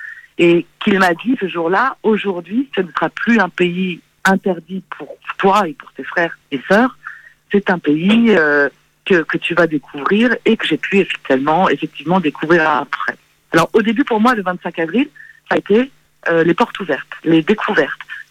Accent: France; c'était le pays de mes racines, même si je suis d'une mère française et que j'ai grandi en France.

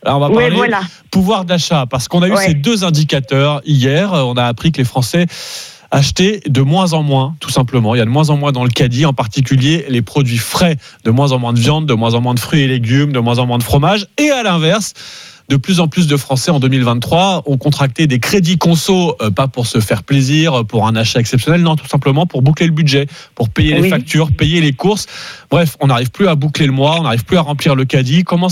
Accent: France; Je suis un français ringard, moi

